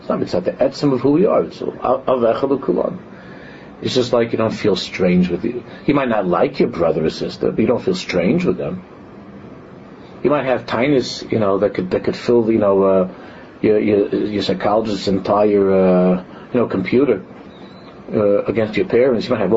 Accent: New York City, New York, United States; I'm from Queens, she's from Brooklyn.

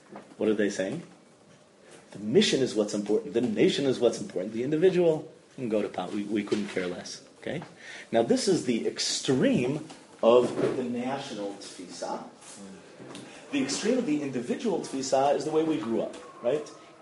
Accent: United States; Growing up in America.

